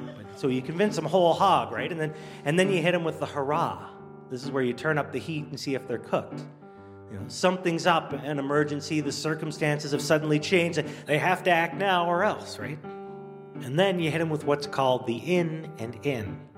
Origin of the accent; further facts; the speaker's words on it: Canada; I'm Canadian.